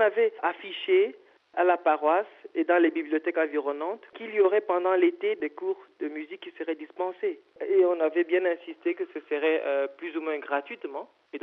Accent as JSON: {"language": "French", "country": "Cameroon", "lives_now": "Ulaanbaatar, Mongolia", "said": "Vous voyez, je viens du Cameroun."}